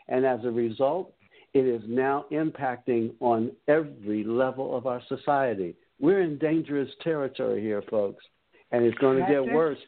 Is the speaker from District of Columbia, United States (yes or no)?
yes; Washington, District of Columbia, United States; one of the things I got to say about growing up in Washington, D.C., I've been through Presidents Eisenhower through now.